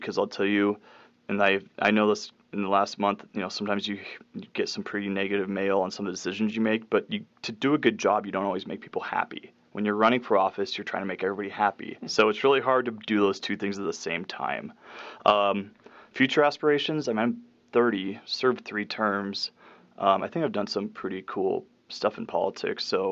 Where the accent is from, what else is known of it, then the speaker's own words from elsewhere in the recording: Roundup, Montana, United States; I mean, I grew up again in Roundup, so I saw it.